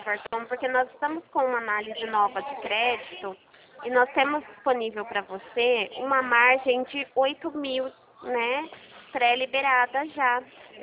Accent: São Carlos, São Paulo, Brazil; Eu sou aqui de São Carlos mesmo.

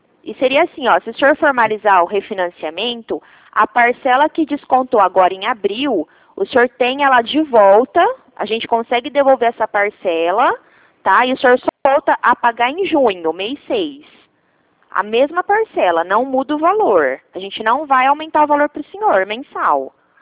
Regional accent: Marília, São Paulo, Brazil; Eu sou de Marília. Interior do estado de São Paulo

